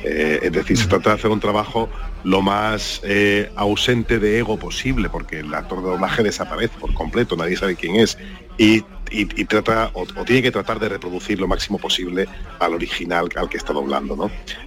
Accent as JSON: {"language": "Spanish", "town": "Algeciras", "region": "Andalusia", "country": "Spain", "tie": "born or raised there", "also_born_or_lived": "Granada", "moved": "as an adult", "lives_now": "Madrid, Spain", "said": "yo he nacido y criado en Algeciras hasta los 18 años. A los 18 me fui a Granada a estudiar Derecho durante 2 años"}